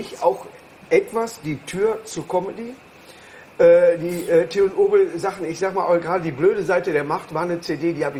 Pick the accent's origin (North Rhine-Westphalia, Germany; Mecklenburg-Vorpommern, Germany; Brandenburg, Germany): North Rhine-Westphalia, Germany; Hamm; Wir kommen aus Hamm, ja.